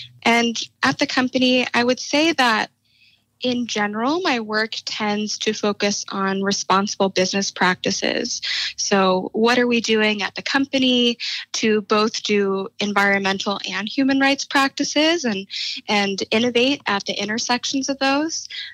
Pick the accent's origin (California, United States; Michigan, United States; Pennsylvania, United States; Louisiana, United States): Louisiana, United States; New Orleans; Yeah. So I grew up in New Orleans. That's where my family's been for quite some time. And I'm one of four kids.